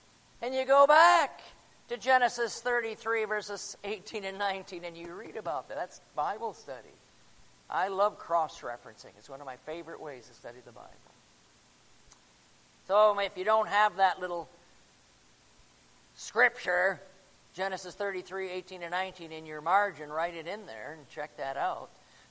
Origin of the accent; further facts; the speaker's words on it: Florida, United States; I'm from Florida, so we got Tampa down there.